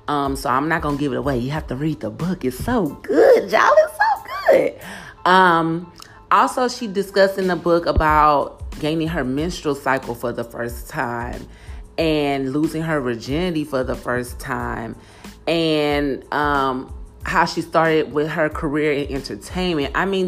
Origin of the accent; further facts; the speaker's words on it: Houston, Texas, United States; I grew up on the north side of Houston, Texas, which was considered the hood.